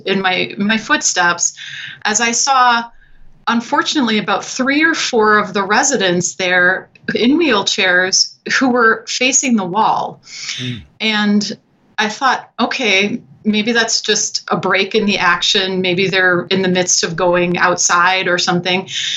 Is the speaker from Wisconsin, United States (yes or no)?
yes; Milwaukee, Wisconsin, United States; I am in Milwaukee, Wisconsin, which is my hometown.